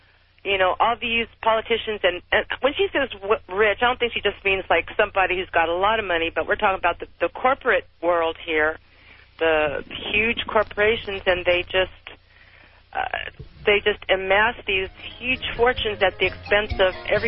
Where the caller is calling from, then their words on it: New Orleans, Louisiana, United States; New Orleans.